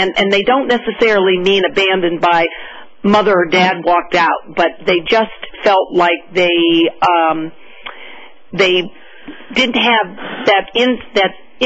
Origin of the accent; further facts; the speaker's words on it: Cambridge Springs, Pennsylvania, United States; I grew up in Cambridge Springs, all through grade school